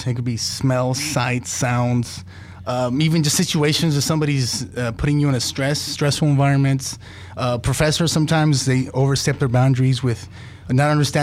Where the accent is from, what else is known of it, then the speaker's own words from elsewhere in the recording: California, United States; Well, yes, well, I'm born and raised in California, so I was lucky to come back home